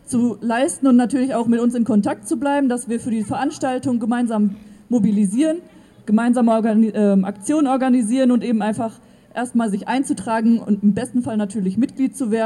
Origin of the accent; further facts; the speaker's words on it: Recklinghausen, North Rhine-Westphalia, Germany; ich komme aus Recklinghausen